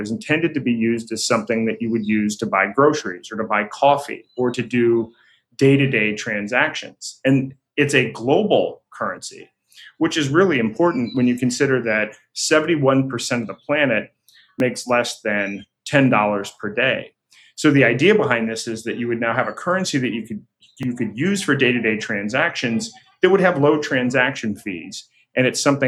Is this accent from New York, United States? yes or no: no; New Hampshire, United States; speaking at a conference in my home state of New Hampshire